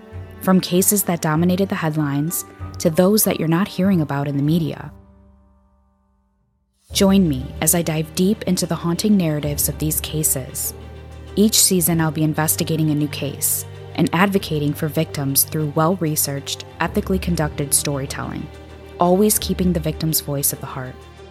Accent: Midwest, United States; covering cases from my home state in the Midwest and beyond.

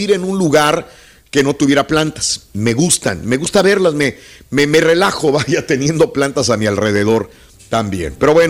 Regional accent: Mexico; a uno como latino, como mexicano

